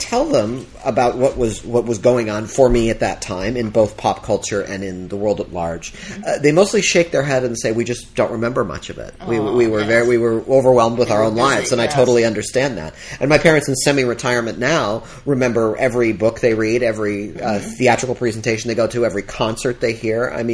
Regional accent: Ann Arbor, Michigan, United States; Yeah, I mean, growing up in Ann Arbor, Michigan, the most obvious example is my beloved University of Michigan football team.

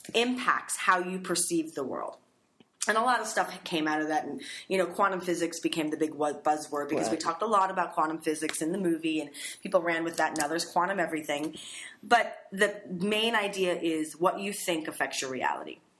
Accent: Los Angeles, California, United States; I grew up in Los Angeles mostly.

